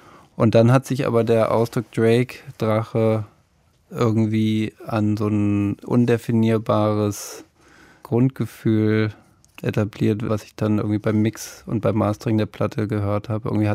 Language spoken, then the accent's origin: German; Berlin, Germany; Ja, ich bin ja aus Berlin, ne? Ich bin ursprünglich hier aufgewachsen und war auch in den 90ern hin und wieder hier.